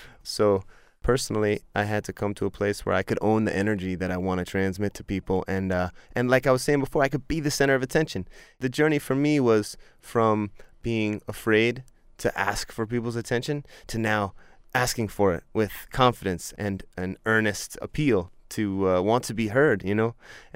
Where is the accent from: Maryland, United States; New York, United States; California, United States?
Maryland, United States; Baltimore; I grew up in Baltimore in a row house. I had a mom and a sister, great family.